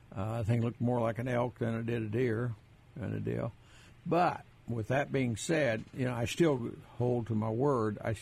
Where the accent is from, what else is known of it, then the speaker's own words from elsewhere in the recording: Missouri, United States; Well, I'm from Northwest Missouri. Walk 3 miles, you'll never see 12 roosters.